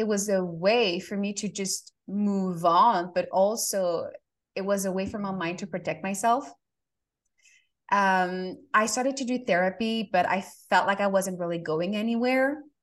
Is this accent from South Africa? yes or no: no; France; I grew up, I was born and raised in France